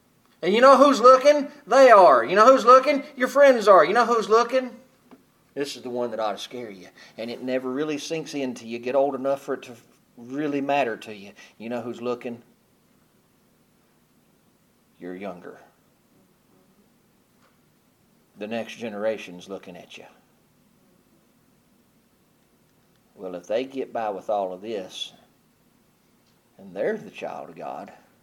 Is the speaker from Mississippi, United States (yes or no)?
yes; Mississippi, United States; moved away; I was mad at the world when we moved away from Mississippi.